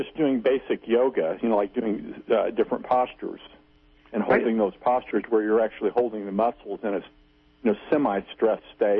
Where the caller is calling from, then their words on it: Missouri, United States; I am from Missouri.